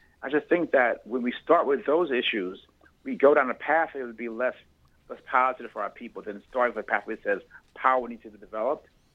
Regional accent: Chicago, Illinois, United States; Okay, so I'm black, I'm old, I'm male, I'm straight, I'm from Chicago, left-handed.

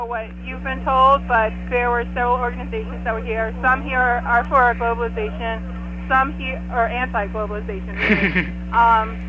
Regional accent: New York, United States; now in Washington, United States; I go to American University in Washington, D.C., but I'm from New York.

